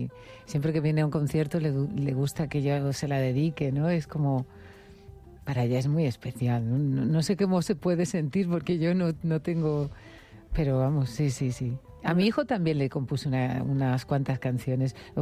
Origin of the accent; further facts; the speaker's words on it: Yecla, Region of Murcia, Spain; yo empecé con 11 años a cantar en un coro de la iglesia de mi pueblo, de Yecla.